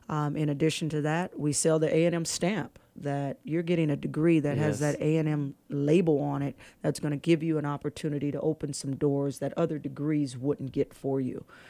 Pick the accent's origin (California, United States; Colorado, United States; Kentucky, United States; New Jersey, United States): California, United States; San Diego; also born or lived in Dallas, Texas; I'm originally from Dallas, Texas. I was born in Dallas but raised in San Diego, so I had the opportunity to say come back home.